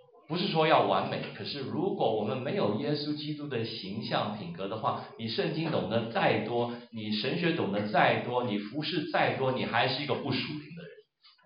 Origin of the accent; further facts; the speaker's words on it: China; 可是有些人可能我们中国人比较客气，所以喜欢说好话